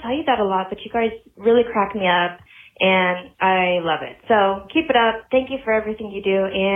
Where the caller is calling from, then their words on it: Phoenix, Arizona, United States; I'm calling from Phoenix, Arizona. It is far too hot out here